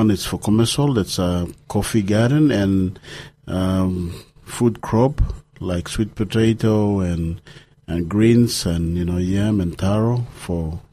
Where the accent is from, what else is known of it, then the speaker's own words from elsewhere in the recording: Eastern Highlands, Papua New Guinea; now in Dunedin, New Zealand; I grew up in Papua New Guinea, in Eastern Highlands Province, in a district called Okapa District.